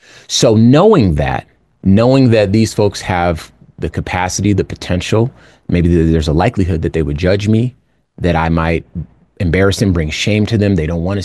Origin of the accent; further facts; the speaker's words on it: Compton, California, United States; born there; That is who I am, right? I was born in Compton, California in 1982, okay?